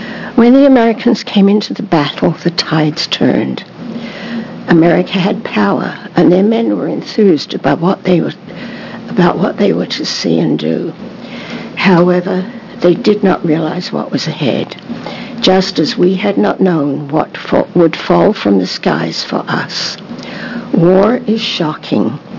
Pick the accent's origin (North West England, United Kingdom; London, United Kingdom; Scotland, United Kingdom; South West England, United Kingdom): London, United Kingdom; moved away as an adult; now in Keizer, United States; I have been resident of Keizer since 1948. I grew up on the outskirts of London in the 1940s, experiencing the Battle of Britain and the Blitz